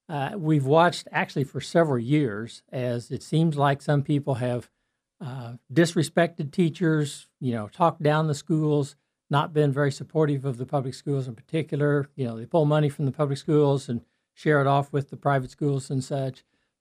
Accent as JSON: {"language": "English", "region": "Indiana", "country": "United States", "tie": "born or raised there", "said": "Well, I'm originally from Clay County."}